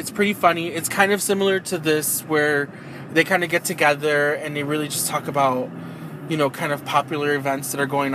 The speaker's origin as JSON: {"language": "English", "town": "Chicago", "region": "Illinois", "country": "United States", "tie": "born or raised there", "said": "I'm also from Chicago, born and raised."}